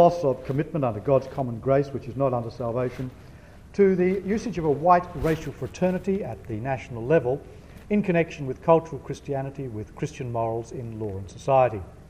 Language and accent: English; Sydney, New South Wales, Australia; my hometown diocese of Sydney